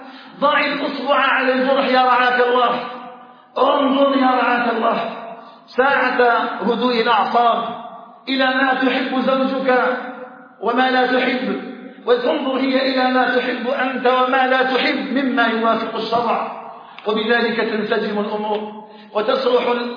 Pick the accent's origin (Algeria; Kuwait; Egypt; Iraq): Algeria